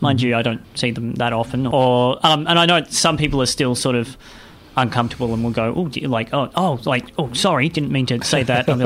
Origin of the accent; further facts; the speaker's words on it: Bairnsdale, Victoria, Australia; now in Melbourne, Australia; Turned out when I came back after moving up to Melbourne, went back to my hometown in Bairnsdale, chatted to my old bosses there